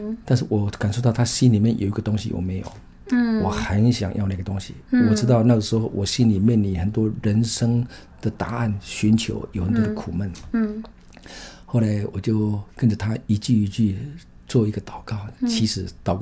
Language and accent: Chinese; Taichung, Taiwan; 我读台湾的很好的高中，台中第一中学